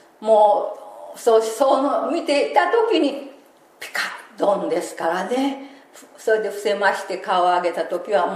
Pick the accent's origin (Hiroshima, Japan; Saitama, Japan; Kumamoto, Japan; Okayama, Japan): Hiroshima, Japan; また私は広島出身でございまして、あの昔は国民学校って言っておりました。今は小学校って言ってますが、国民学校の4年生の時に被爆に遭いました